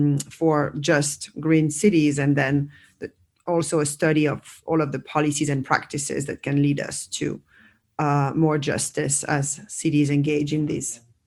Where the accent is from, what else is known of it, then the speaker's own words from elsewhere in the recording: France; English is a second language; moved away as an adult; also born or lived in United States; now in Barcelona, Spain; I'm originally from France, but got my PhD at MIT, then came back to Europe around 10 years ago in 2011.